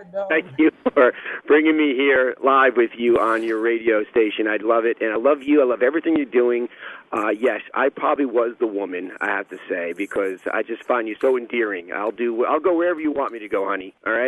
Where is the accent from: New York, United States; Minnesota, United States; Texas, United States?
New York, United States; growing up in New York in a dysfunctional family, learning all the hard things in life and through pain